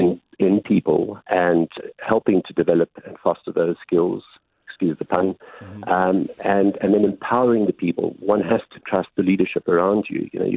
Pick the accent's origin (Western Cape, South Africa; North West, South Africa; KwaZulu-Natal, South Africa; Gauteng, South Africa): Gauteng, South Africa; Johannesburg; I've lived here all of my life. I grew up in Johannesburg and went to school at a government school. And I went to university at Wits, and I graduated, funnily enough, with a Bachelor of Science in Building in 1978